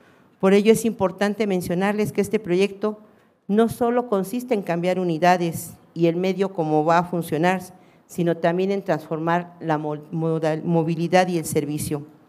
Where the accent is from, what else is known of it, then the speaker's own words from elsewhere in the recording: Texcoco, State of Mexico, Mexico; yo soy de Texcoco y bueno, para ir a Toluca pues tenía que tomar mi camión de Texcoco a lo que es San Lázaro